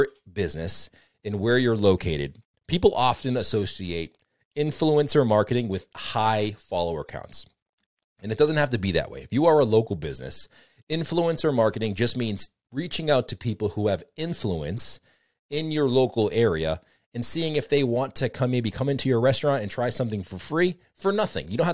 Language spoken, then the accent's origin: English; Boston, Massachusetts, United States; And I'm from the Boston area.